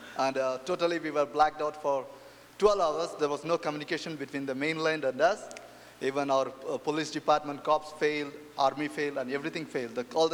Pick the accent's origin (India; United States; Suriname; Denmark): India; South India; It's a long name. Like as an Indian, we keep an initial, like south of India.